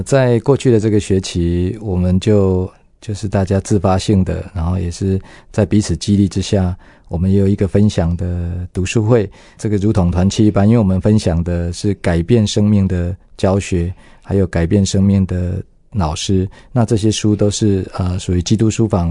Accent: Yunlin County, Taiwan; 可能受到我幼年来自农家的一个影响，小时候在云林，那我们家就是爸就是农夫

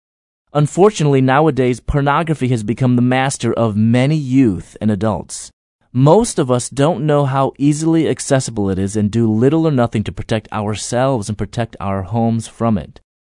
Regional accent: United States; born there; I was born in America, and both my parents were not Christian, but I'm Chinese, and they raised me with very traditional Chinese values

